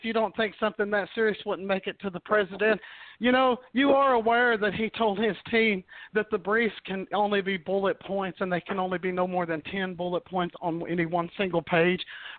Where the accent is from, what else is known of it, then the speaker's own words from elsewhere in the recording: Louisville, Kentucky, United States; born there; I was born in Louisville, Kentucky. And I tell you what, Kentucky is about the most racist place on the planet.